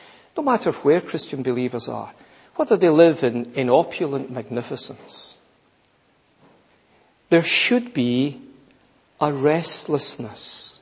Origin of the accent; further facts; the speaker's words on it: Scotland, United Kingdom; there would be no mistaking that I'm Scottish.